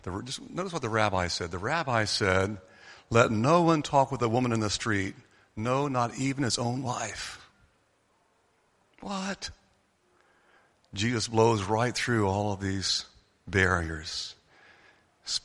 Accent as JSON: {"language": "English", "region": "North Carolina", "country": "United States", "tie": "born or raised there", "lives_now": "Orlando, United States", "said": "I grew up in North Carolina. I was born here in Orlando, but I grew up in North Carolina."}